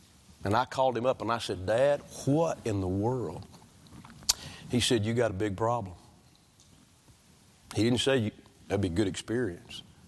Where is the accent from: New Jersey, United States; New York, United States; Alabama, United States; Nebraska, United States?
Alabama, United States; Well, so I'm from Alabama.